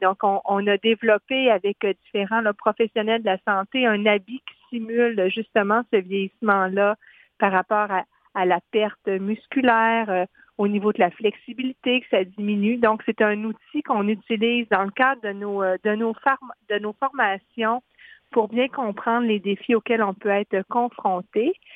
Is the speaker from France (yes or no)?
no; Quebec, Canada; En fait, je suis native de la Gaspésie